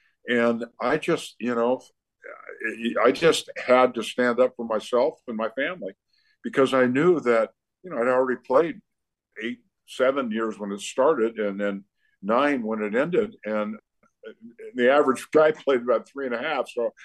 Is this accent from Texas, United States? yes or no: no; San Diego, California, United States; I was born and raised in San Diego.